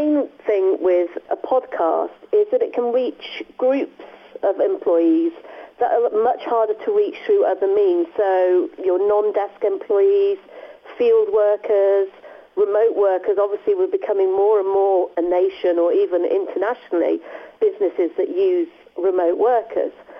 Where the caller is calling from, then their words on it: Leamington Spa, West Midlands, United Kingdom; I am in Leamington Spa. I would like to say sunny Leamington Spa, but it is really quite miserable here.